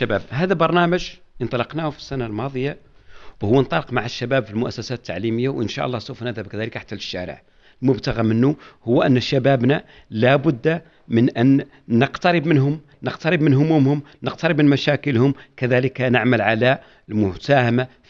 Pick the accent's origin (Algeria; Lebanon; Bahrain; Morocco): Morocco; وهذا الحمد لله الأمر جعلنا يعني كمغاربة أننا رغم المشكل قلة الماء